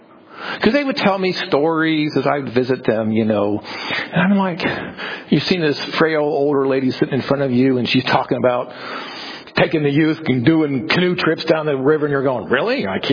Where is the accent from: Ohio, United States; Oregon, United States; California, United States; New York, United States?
Ohio, United States; Akron; because I remember growing up in Akron, and the annual vacation was to go to Vermilion and spend a week on the lake.